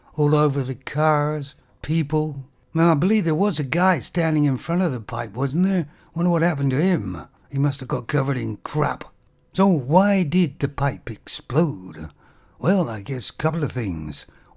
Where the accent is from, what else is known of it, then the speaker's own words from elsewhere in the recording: Canada; As you know, I'm Canadian, I lived in Canada